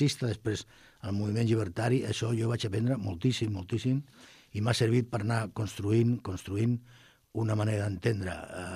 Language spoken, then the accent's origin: Catalan; Arbuniel, Andalusia, Spain; born there; que en realitat Cimbra és Arboniel, el poble on jo vaig néixer